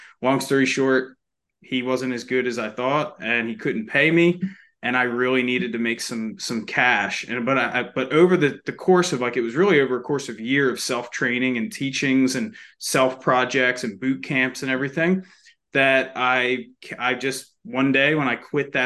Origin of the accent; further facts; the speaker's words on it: New Jersey, United States; I'm originally from South Jersey. So Philly's right across the bridge there.